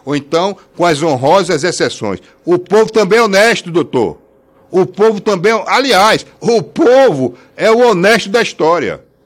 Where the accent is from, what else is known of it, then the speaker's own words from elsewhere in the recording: Northeast Region, Brazil; porque eu sou nordestino com orgulho. Tenho orgulho de ser nordestino.